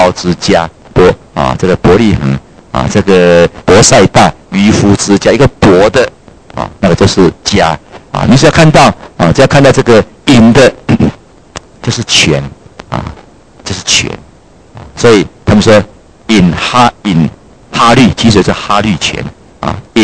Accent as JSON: {"language": "Chinese", "country": "Taiwan", "said": "我们说台湾来的。"}